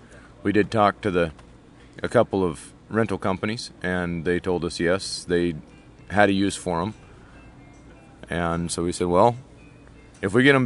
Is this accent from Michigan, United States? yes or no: no; Ronan, Montana, United States; Ronan, Montana. Charlo, Montana is where our shop is located.